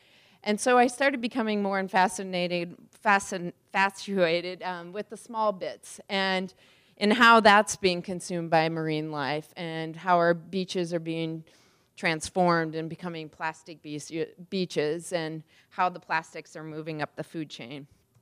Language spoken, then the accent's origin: English; Wisconsin, United States; I grew up in Wisconsin on a farm